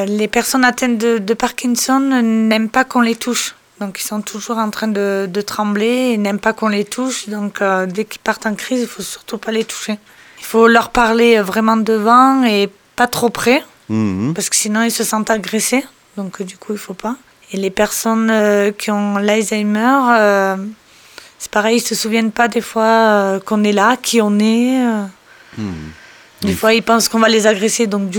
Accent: Chambéry, Auvergne-Rhône-Alpes, France; born there; Moi, je suis née à Chambéry.

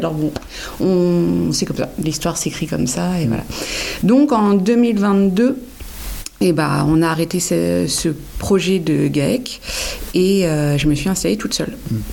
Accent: Normandy, France; je suis originaire de Normandie. Je suis en Lozère depuis 2007.

